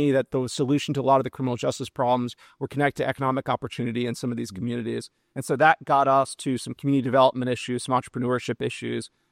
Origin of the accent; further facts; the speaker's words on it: New Orleans, Louisiana, United States; And I'm from New Orleans, the connections I have in New Orleans to help move the needle on some of these issues.